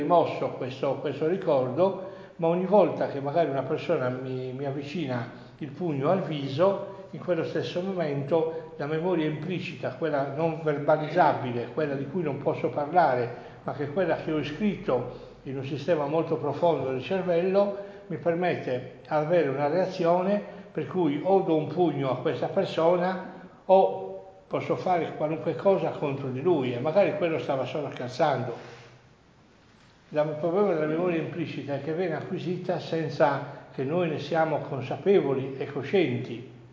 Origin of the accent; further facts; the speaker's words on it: Sassari, Sardinia, Italy; se voi mi chiedete adesso che cosa facevo da bambino a Sassari, vi dico dove vivevo, di che colore erano le mura di casa